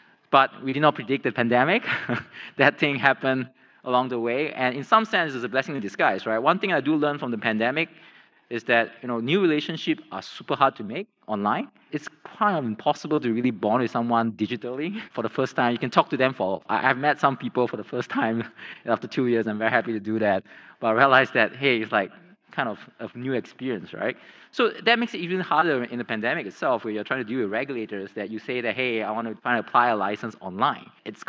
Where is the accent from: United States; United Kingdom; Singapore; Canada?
Singapore; I'm a Singaporean. I was born and raised here, spent time overseas.